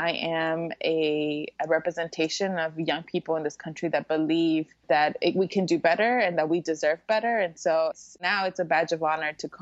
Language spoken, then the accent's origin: English; United States; I'm an American.